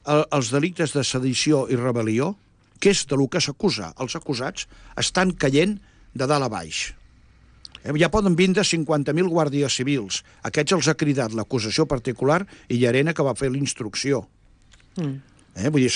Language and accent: Catalan; Barcelona, Catalonia, Spain; ho parlo com a barceloní